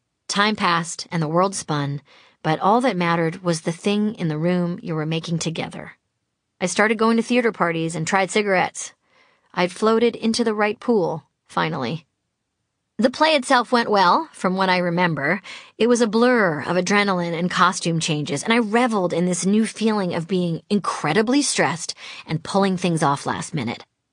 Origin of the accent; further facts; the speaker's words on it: Massachusetts, United States; accent: New England; I looked at my high hair and heard my New England accent and realized I was certainly bringing a lot of Boston to my Boston College experience.